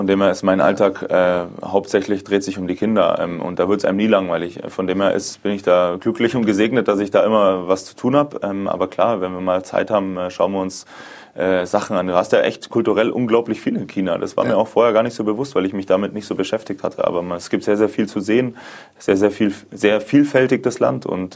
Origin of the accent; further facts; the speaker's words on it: Munich, Bavaria, Germany; einfach mein schönes München zurückzulassen, meine Familie, meine Freunde, dieses Gesamtpaket. Ich liebe meine Heimat, ich bin sehr, sehr heimatbezogen.